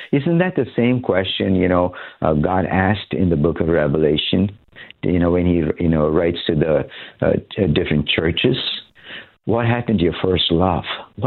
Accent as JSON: {"language": "English", "country": "India", "tie": "born or raised there", "said": "I grew up in India, you know, in a very strong culture that respects, you know, people older, you know, elders."}